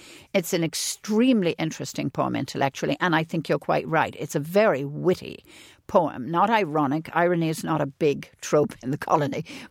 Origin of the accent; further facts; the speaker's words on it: Ireland; I think of myself as an Irish poet.